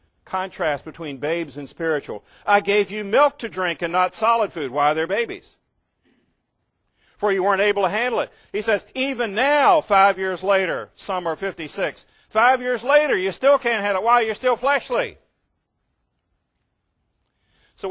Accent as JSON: {"language": "English", "region": "Virginia", "country": "United States", "tie": "born or raised there", "said": "When I was growing up in Virginia, on the Chesapeake Bay, you spend your life on the beach, as people do there. My home was a mile from the beach"}